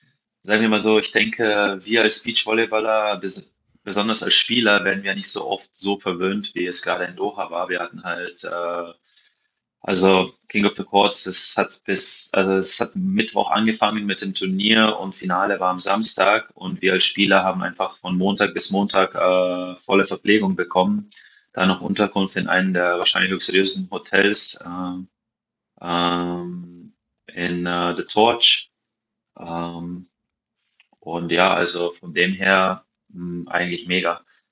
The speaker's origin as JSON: {"language": "German", "town": "Maribor", "region": "Drava", "country": "Slovenia", "tie": "born or raised there", "said": "Aber da ich ja hier aufgewachsen bin in Maribor"}